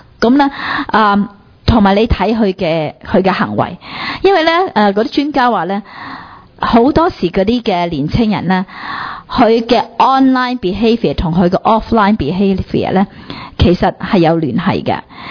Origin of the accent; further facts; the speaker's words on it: China; 即系我哋中国人好多时啊，即系怕丑啦